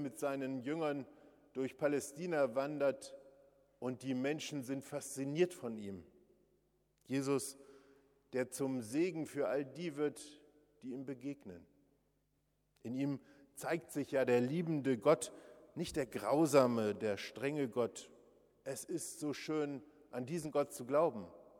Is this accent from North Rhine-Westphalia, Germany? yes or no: no; Rothenburg, Bavaria, Germany; Vor einer Woche war ich in meiner Heimatstadt Rothenburg.